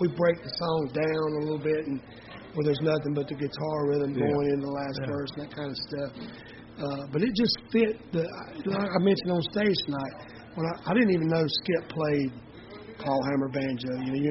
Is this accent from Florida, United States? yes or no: no; North Carolina, United States; we're all from the same part of the country. We're all from North Carolina.